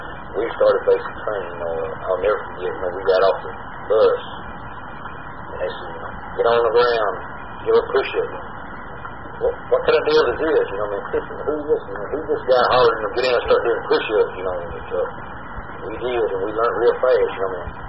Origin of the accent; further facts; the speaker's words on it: United States; Part of my duty, you know, as an American citizen, you know, to defend what we thought was right and in the whole world.